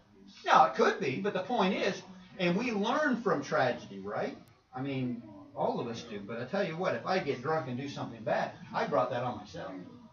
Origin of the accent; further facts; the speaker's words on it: Canada; Of course, I'm from Canada.